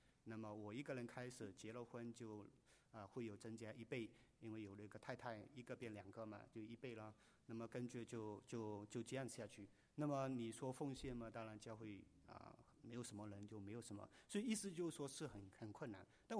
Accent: Malaysia; also born or lived in Africa; 我是在马来西亚长大，从来没有见过

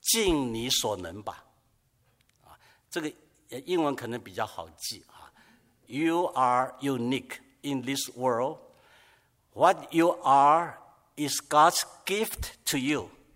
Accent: Taiwan; moved away as an adult; now in United States; 三四十年前，我从台湾过来

